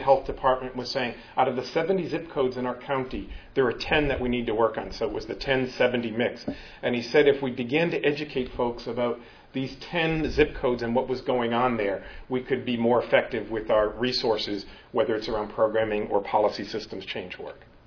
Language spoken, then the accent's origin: English; Boston, Massachusetts, United States; I'm from Boston. I didn't know there were roaming rabid dogs